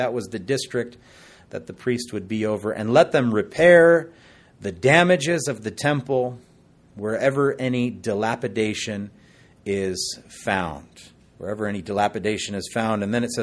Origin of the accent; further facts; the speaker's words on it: Hawaii, United States; where I grew up out on the North Shore near Sunset Beach. I still remember the house, 59003 Huelo Street.